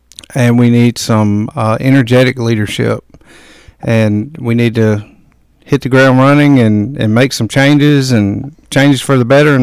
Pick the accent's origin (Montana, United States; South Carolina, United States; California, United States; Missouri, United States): South Carolina, United States; Greenwood; also born or lived in Charleston; I was born in Charleston. My dad went to the Citadel, and we moved here when I was five. My grandparents always lived in Greenwood